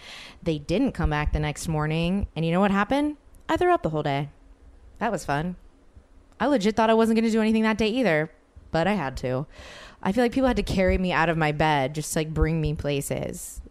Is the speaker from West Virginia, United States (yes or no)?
no; New Orleans, Louisiana, United States; now in Los Angeles, United States; It's trippy to see my Los Angeles best friends in my hometown in New Orleans.